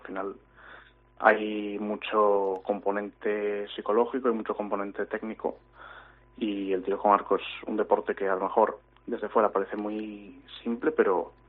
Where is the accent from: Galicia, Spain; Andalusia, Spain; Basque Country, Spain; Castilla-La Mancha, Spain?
Galicia, Spain; Narón; yo soy de Narón, vivo en Narón